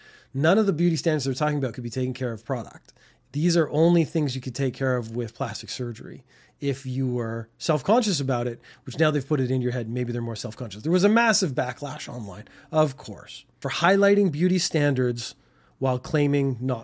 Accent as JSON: {"language": "English", "country": "Canada", "said": "In America and Canada, I'm from Canada."}